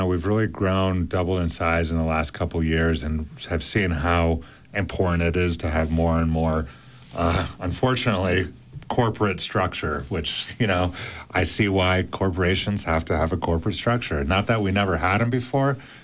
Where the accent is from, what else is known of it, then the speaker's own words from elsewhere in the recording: Park City, Utah, United States; a friend I grew up with here in Park City wanted to bring it out to Salt Lake.